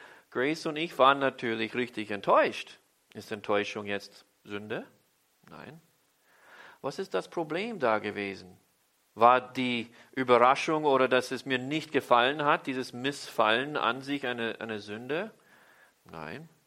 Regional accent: Austria; born there; der Herr mich zurück zu meinem Geburtsland Österreich schicken wollte

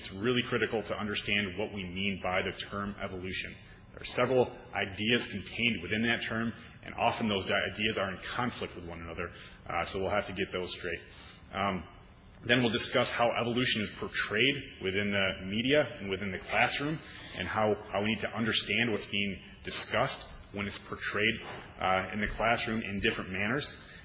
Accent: Michigan, United States; I'm from Trinity Protestant Reformed Church. I grew up in West Michigan.

